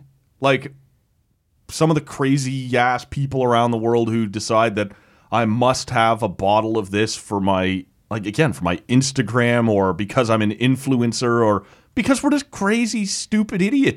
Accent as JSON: {"language": "English", "town": "Oshawa", "region": "Ontario", "country": "Canada", "tie": "born or raised there", "said": "I grew up in Oshawa, man. Right in between two nuclear plants."}